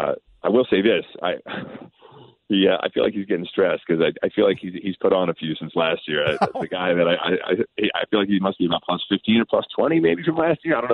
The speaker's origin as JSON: {"language": "English", "town": "Baltimore", "region": "Maryland", "country": "United States", "said": "I'm from Baltimore, he's from Baltimore."}